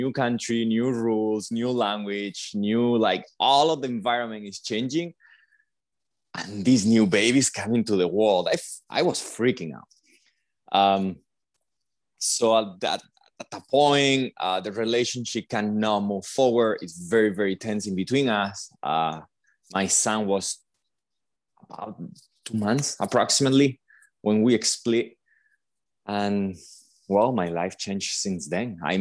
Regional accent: Marbella, Andalusia, Spain; English is a second language; moved away as an adult; now in United States; I'm from Spain originally, from Marbella. I moved to the US about 8 years now. It's been a long time.

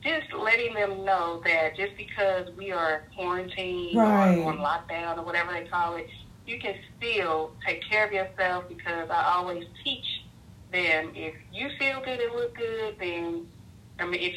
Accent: St. Louis, Missouri, United States; now in Los Angeles, United States; We're originally from Missouri, St. Louis.

